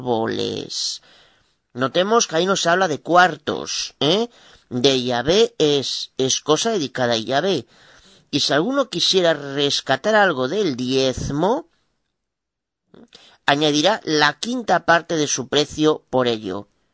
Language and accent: Spanish; Galicia, Spain; de Galicia, España.